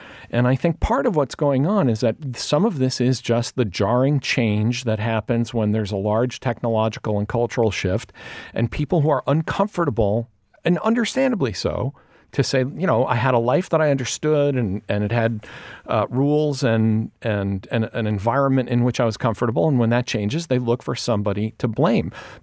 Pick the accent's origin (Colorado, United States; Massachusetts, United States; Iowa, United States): Massachusetts, United States; Chicopee; They would walk from my hometown of Chicopee.